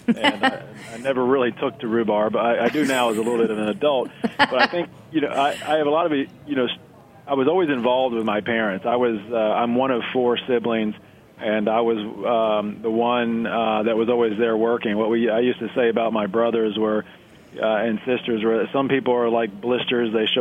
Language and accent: English; Wisconsin, United States; I was born in Wisconsin, and one of my earliest memories was, in terms of plants, was we didn't have trees. We were in the tall grass meadows up there